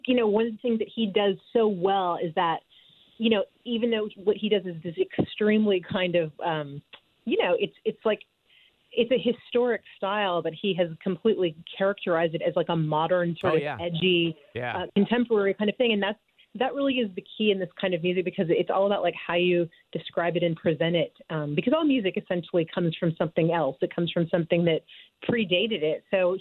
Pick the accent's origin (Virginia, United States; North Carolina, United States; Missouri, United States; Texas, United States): Missouri, United States; Kansas City; Yeah, I'm from Kansas City. And, you know, I grew up playing classical music.